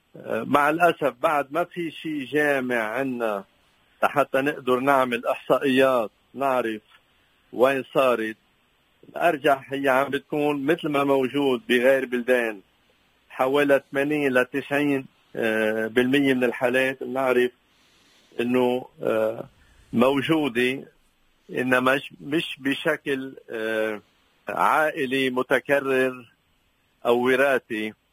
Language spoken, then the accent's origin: Arabic; Lebanon; عندنا بلبنان مثلا في مؤسسات خاصة بأكثريتها عم تهتم بهالأطفال هودي